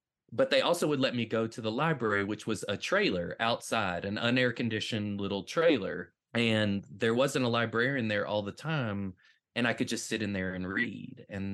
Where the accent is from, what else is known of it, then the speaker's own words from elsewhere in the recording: Winchester, Tennessee, United States; So I grew up in Winchester, Tennessee, and I don't want to make it seem like it's the middle of nowhere.